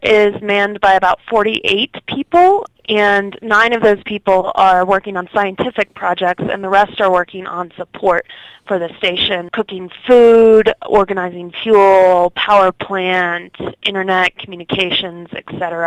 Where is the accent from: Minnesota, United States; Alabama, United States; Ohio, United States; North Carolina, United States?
Ohio, United States; I am originally from Ohio, so not too far from you guys. And we did have cold winters there, and I went to college at MIT in Boston, and got quite cold there.